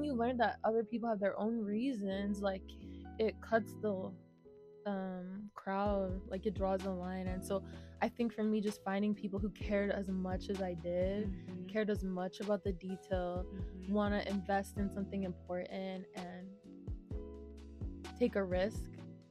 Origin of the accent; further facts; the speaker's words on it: United Kingdom; like I'm British and I don't you just wouldn't know that from hearing me talk and stuff.